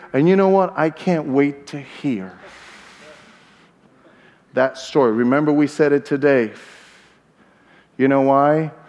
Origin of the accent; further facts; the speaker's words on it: Brooklyn, New York, United States; I'm a kid from Brooklyn.